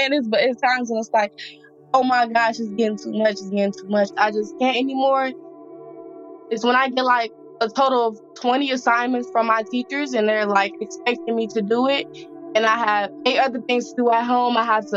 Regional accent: Nigeria; I'm Nigerian, and like, I was just not saying what I was supposed to be saying.

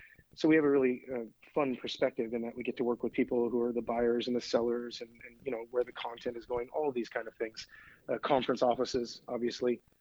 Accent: Alaska, United States; I grew up in Alaska, so I thought Seattle had great weather as far as I was concerned.

